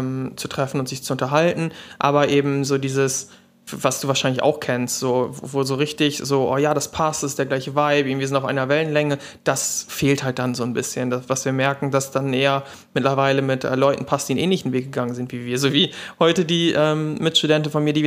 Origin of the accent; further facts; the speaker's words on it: Lower Saxony, Germany; ich komme aus Ostfriesland, also ganz oben links in Deutschland.